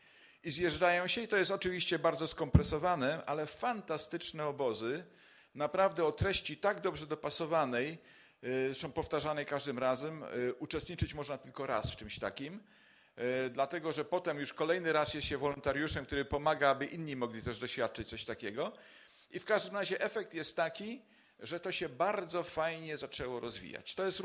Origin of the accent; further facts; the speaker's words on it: Gliwice, Silesian Voivodeship, Poland; now in Wisła, Poland; Ja jestem z Gliwic oryginalnie, a teraz mieszkam w Wiśle.